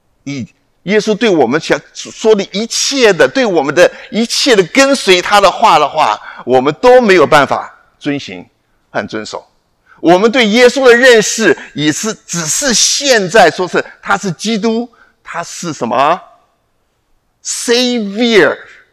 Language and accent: Chinese; China; 我们中国人的话，我不能接受这个，不能接受这个。